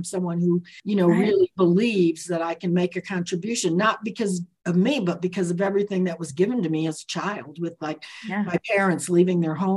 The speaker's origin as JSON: {"language": "English", "region": "Florida", "country": "United States", "tie": "born or raised there", "said": "Well, you know, I grew up in Florida, so that was sort of a cold place to go."}